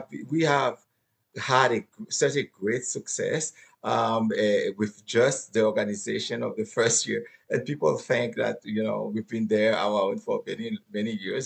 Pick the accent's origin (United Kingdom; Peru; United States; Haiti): Haiti; moved away as an adult; I was born in Haiti. Raised in Haiti, and after high school, I went to Latin America to study medicine